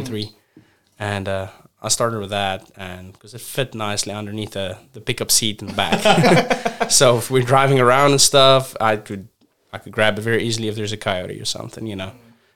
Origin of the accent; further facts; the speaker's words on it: South Africa; But yeah, I grew up outdoors. I'm originally from South Africa, like, you know.